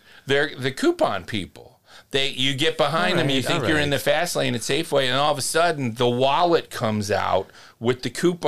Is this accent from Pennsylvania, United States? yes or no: yes; Philadelphia, Pennsylvania, United States; But maybe that's because I'm from Philly.